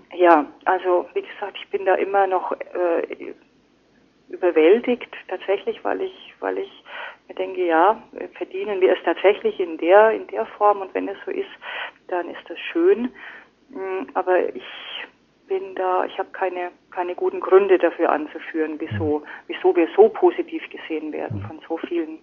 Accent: Germany; ich habe mich im Ausland nach wie vor häufig geschämt, wenn ich sagen musste, ich bin aus Deutschland.

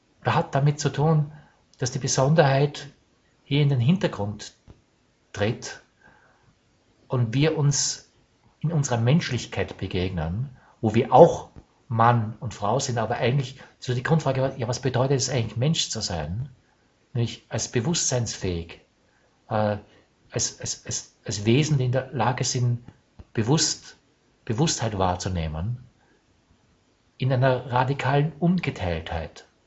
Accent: Austria; Ich bin auch Österreicher, ich bin auch Mann

